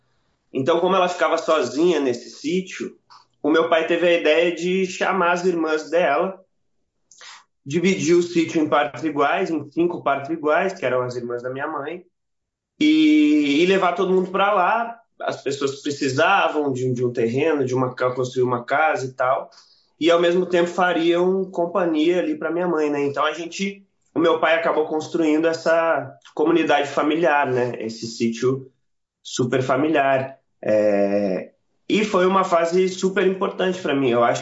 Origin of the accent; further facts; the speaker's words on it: Porto Alegre, Rio Grande do Sul, Brazil; a gente morava num apartamento em Porto Alegre, né? Nós somos de Porto Alegre, minha família toda é de lá.